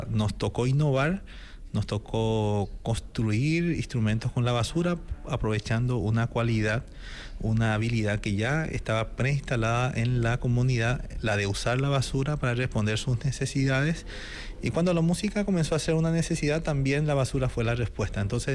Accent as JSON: {"language": "Spanish", "town": "Carapeguá", "region": "Paraguarí", "country": "Paraguay", "tie": "born or raised there", "said": "esta experiencia que he desarrollado en mi pueblo, 83 kilómetros al sur de Asunción, que es mi pueblo se llama Carapeguá"}